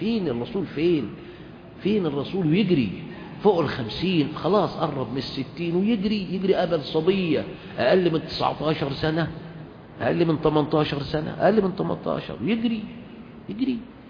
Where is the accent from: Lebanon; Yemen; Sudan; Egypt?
Egypt; احنا بقى كمصريين